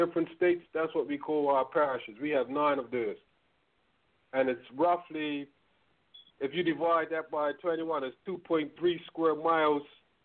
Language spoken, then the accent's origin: English; Bermuda; I was born and raised and lived in Bermuda all my life.